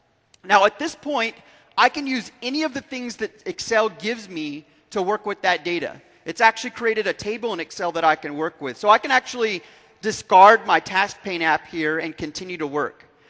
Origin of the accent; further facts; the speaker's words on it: United States; So I happen to be, you know, I'm from the States